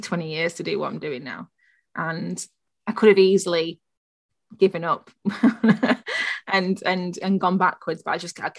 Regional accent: Sheffield, Yorkshire and the Humber, United Kingdom; apart from my hometown of Sheffield, I couldn't see myself being anywhere else, really.

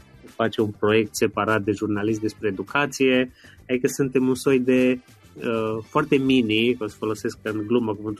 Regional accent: Târgu Mureș, Mureș County, Romania; eu sunt din Târgu Mureș și m-am născut într-o familie de medici, mă rog, o primă generație de medici.

